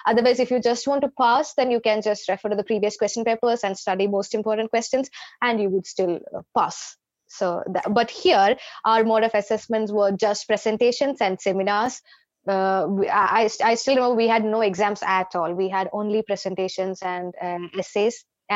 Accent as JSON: {"language": "English", "region": "Kerala", "country": "India", "also_born_or_lived": "Maharashtra", "said": "So I was from Kerala, I started my law degree from Maharashtra."}